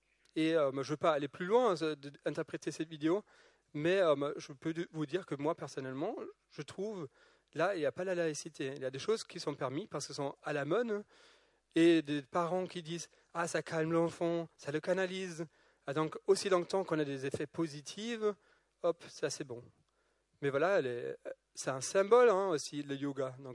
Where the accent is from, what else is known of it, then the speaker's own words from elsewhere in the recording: Germany; now in France; Moi, je viens de l'Allemagne, mais là, en France